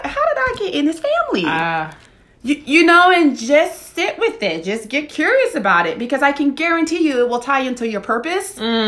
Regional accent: San Francisco, California, United States; So, and I come from San Francisco where everybody talks to themselves.

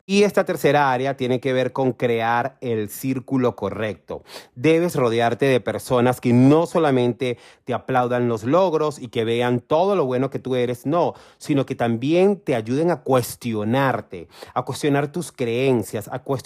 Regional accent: Venezuela; ¿eres venezolano? Sí. Soy venezolano. Y lo segundo es, estás en Venezuela

